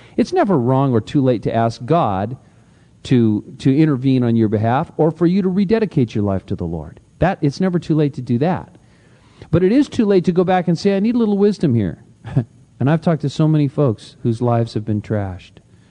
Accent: Santa Cruz, California, United States; We were having a conversation about this down in Santa Cruz, my hometown

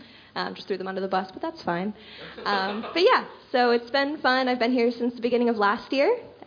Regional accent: United States; If you guys don't know me, I'm the American around here.

